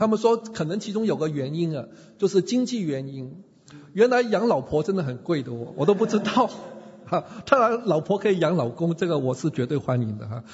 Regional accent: Hong Kong; 当然我是从香港来有偏见的

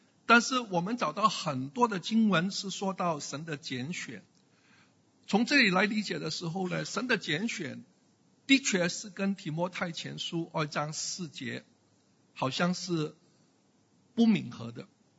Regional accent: Guangdong, China; 我们广东人煮菜最喜欢加盐加醋

